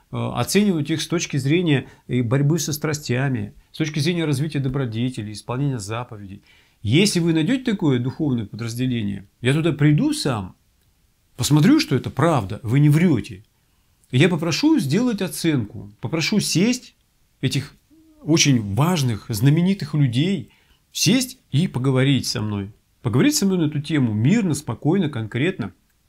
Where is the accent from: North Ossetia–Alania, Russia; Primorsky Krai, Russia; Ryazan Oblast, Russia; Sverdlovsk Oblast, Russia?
Sverdlovsk Oblast, Russia; Yekaterinburg; поскольку они знали, что я из Екатеринбурга